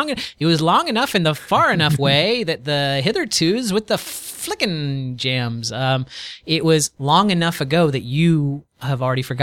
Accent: Florida, United States; Born and raised in Florida, 84 degrees is a cool day in Florida.

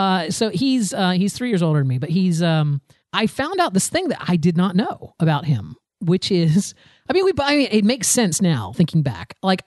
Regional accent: Florida, United States; I'm from Florida, right? I'm from Florida. I'm near the ocean.

